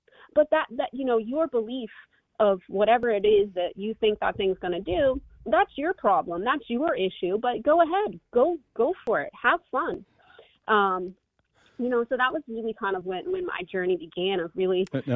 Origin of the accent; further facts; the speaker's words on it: United States; I just knew that I'm an American and I have the right to say no